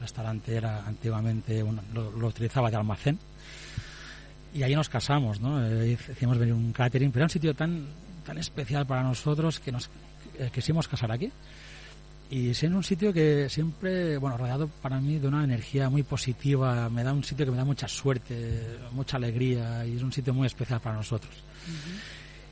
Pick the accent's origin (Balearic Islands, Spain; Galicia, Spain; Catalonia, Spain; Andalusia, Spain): Balearic Islands, Spain; Ibiza; born there; now in Formentera, Spain; mi abuela era de La Mola, de Formentera, pero yo había nacido, bueno, nací en Ibiza, uh-huh, y volví a Formentera para vivir ya desde el año 92, a afincarnos aquí en Formentera.